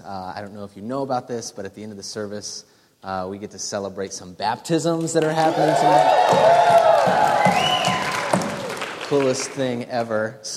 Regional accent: Appalachia, United States; Parenthetically, just as a reminder, I come from Appalachia.

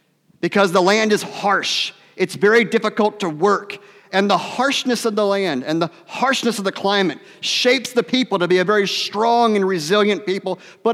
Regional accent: Virginia, United States; I told you a little bit in my introduction that I am from Virginia originally, so I like that my children have southern names.

